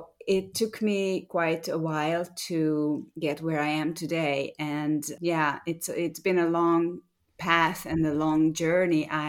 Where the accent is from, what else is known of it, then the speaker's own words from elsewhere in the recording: Hungary; English is a second language; also born or lived in Budapest; I was born in Budapest in Hungary, and I grew up in the Hungarian countryside during the 80s when there was communism still.